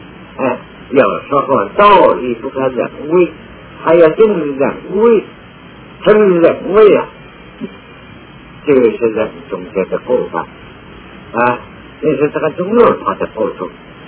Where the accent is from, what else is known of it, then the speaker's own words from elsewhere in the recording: China; 因为我是中国人